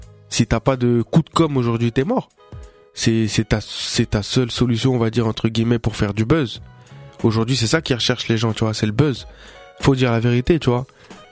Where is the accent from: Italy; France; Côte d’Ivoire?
Italy; moi, hein, je suis italien. 100% en plus. Mais mes parents, c'est des gens du bled